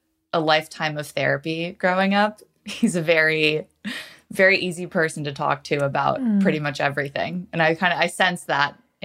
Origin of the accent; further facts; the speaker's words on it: New Canaan, Connecticut, United States; I grew up in Connecticut in a suburb called New Canaan, which is about 45 minutes outside New York City.